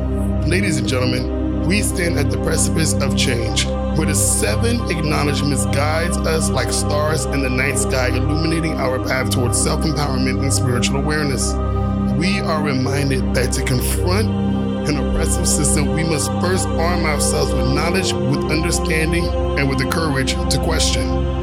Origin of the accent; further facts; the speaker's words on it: San Antonio, Texas, United States; from San Antonio, Texas